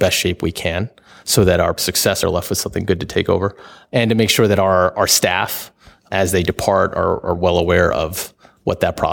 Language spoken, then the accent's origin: English; New York, United States; Yeah, it's no secret. I am from New York